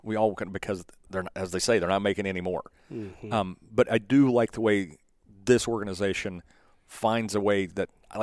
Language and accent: English; Oklahoma, United States; I grew up in Oklahoma with the oil field boom and bust.